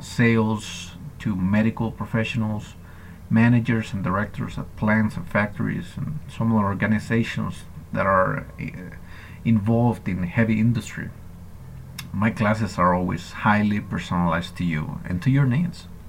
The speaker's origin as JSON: {"language": "English", "region": "Michigan", "country": "United States", "said": "I am from Michigan, in the north of the United States."}